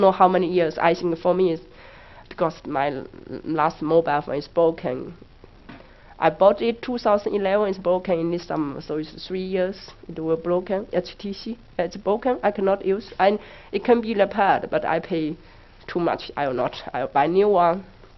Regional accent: Shanghai, China; English is a second language; but I'm from Shanghai, it's much better.

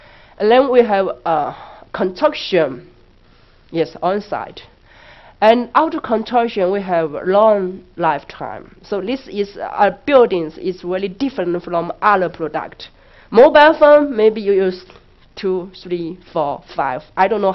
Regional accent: Shanghai, China; English is a second language; but I'm from Shanghai, it's much better.

